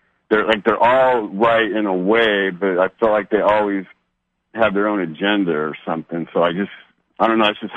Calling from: San Diego, California, United States; I'm calling from San Diego, California.

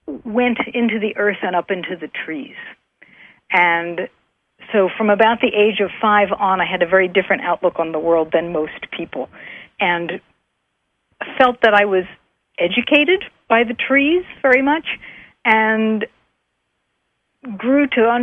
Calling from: West Virginia, United States; "West Virginia, United States of America."

